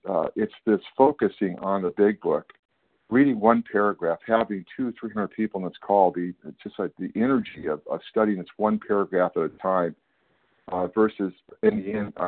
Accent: California, United States; I am a recovered compulsive eater, and I'm from Northern California.

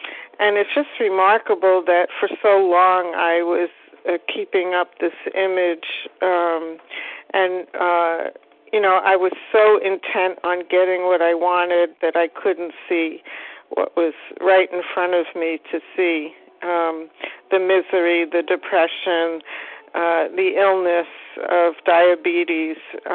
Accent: Boston, Massachusetts, United States; from Boston, and I am a recovered compulsive overeater.

